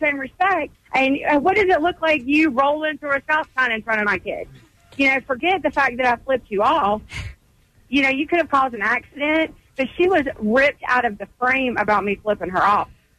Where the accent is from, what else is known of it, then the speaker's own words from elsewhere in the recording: Charlotte, North Carolina, United States; And so, of course, I'm pissed, and I'm from Charlotte, and I'm like, okay.